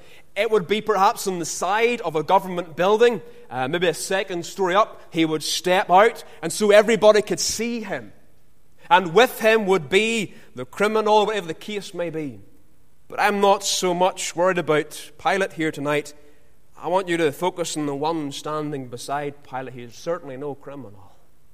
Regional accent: Ballymena, Northern Ireland, United Kingdom; I'm from Ballymena, right in the heart of it

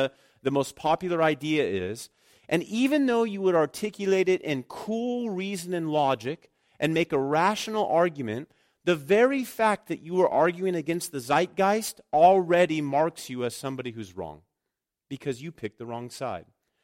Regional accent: California, United States; My grandparents had an almond and walnut farm. And so growing up in the Central Valley, every harvest season was full of dust as we picked up the nuts, the almonds, and the walnuts.

